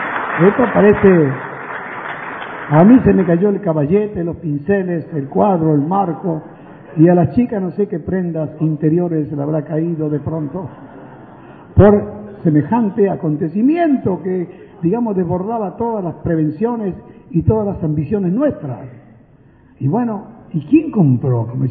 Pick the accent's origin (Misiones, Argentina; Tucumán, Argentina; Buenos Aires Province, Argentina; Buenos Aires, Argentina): Misiones, Argentina; No, señor, somos de Misiones, la mejor provincia de Argentina.